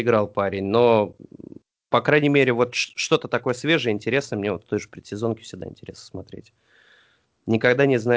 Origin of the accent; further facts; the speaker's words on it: Voronezh, Voronezh Oblast, Russia; Ну, слушайте, я из Воронежа